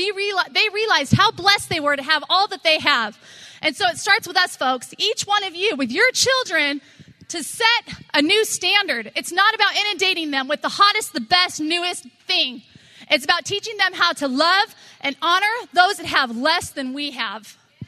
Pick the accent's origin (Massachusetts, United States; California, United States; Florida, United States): California, United States; Huntington Beach; from Huntington Beach, California.